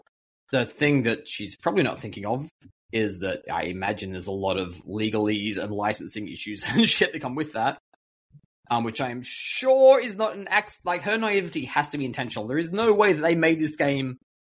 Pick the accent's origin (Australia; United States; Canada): Australia; Blue Mountains, New South Wales; growing up in the Blue Mountains, which was effectively Sydney as far as radio stations were concerned